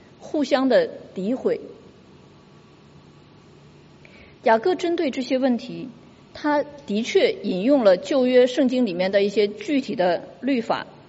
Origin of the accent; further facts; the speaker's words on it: Singapore; 对我们新加坡人来说是非常陌生的。那个是我们大概四五十年前还生活在甘邦的时候